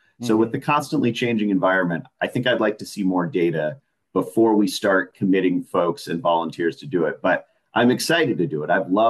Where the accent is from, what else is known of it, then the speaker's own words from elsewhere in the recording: Lexington, United States; growing up in Lexington, this is my hometown